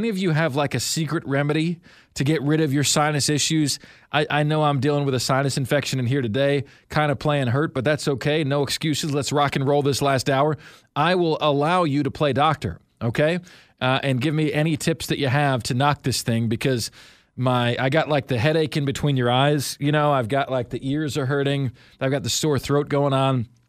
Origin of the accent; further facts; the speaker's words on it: Syracuse, New York, United States; born there; I was born, and you guys don't know this, I was born in Syracuse, New York, okay?